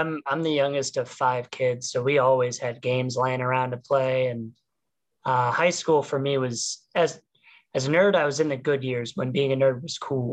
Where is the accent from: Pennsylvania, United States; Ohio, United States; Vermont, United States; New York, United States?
Ohio, United States; LaGrange; It's tiny farm town area tiny high school in a farm town area called LaGrange, Ohio.